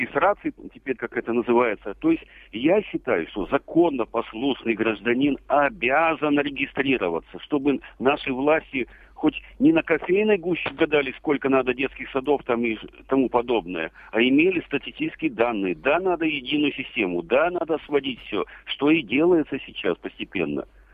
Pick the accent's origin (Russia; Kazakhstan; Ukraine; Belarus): Russia; Yekaterinburg, Sverdlovsk Oblast; Я из Екатеринбурга.